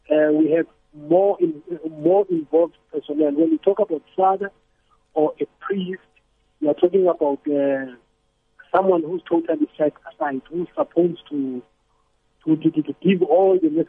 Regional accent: South Africa; But they have old music, and sometimes I feel like as a South African, what are they playing for who?

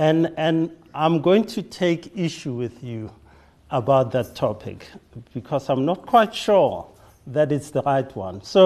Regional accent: Hammanskraal, Gauteng, South Africa; I grew up in Hammanskraal

